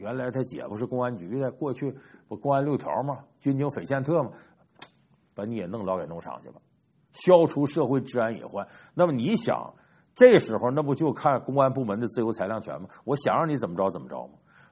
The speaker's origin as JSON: {"language": "Chinese", "region": "Heilongjiang", "country": "China", "tie": "born or raised there", "said": "这个东蒙呢和我们老家黑龙江啊很接近"}